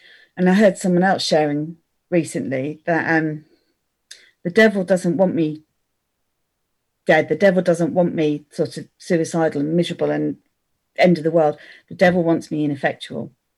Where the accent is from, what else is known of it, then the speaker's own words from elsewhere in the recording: Letchworth, East of England, United Kingdom; And I went to Letchworth as my home group, because that was my hometown.